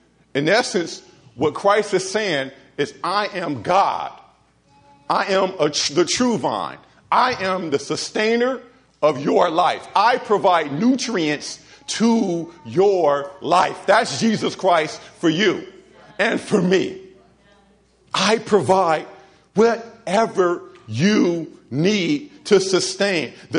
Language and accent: English; Los Angeles, California, United States; I'm from L.A. Did I tell you guys I'm from Los Angeles?